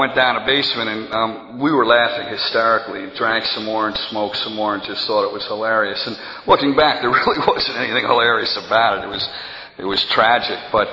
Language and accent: English; New York, United States; You know, I grew up in Long Island. My parents were great.